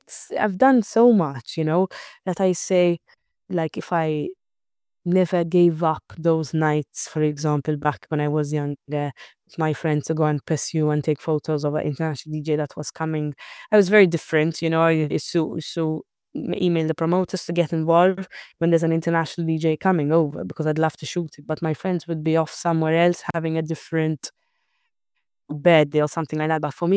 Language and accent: English; Malta; I had around 20 influencers, quite big in my hometown, Malta.